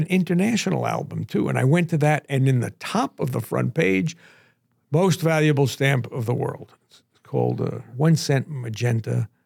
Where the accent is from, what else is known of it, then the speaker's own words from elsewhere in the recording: United States; And it's not because he's from Serbia and I'm from America.